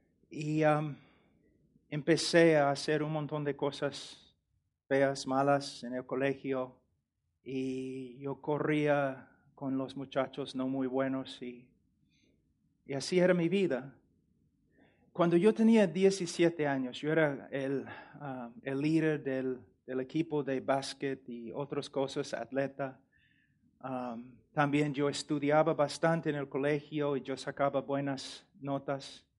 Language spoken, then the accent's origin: Spanish; Illinois, United States; born there; Spanish is a second language; Yo nací en Perú decimos chacra, en un rancho en los Estados Unidos, en Illinois, donde mi familia criaba vacas y caballos. Y yo era entrenador de caballos cuando yo tenía 11 años.